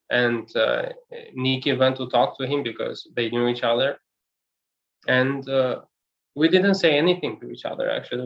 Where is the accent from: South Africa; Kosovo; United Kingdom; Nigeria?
Kosovo; now in Albania; I'm from Kosovo. Mm-hmm. And I was living in Kosovo in my hometown prison